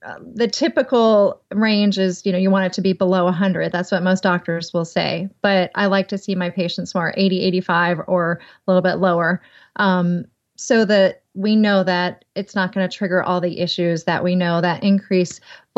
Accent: the South, United States; accent: Southern; Skim. Skim. I was like, might be my southern accent.

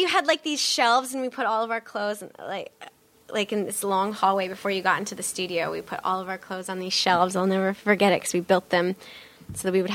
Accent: North Bend, Nebraska, United States; moved away as an adult; also born or lived in Wayne, Nebraska; now in New York, United States; I grew up in Nebraska.

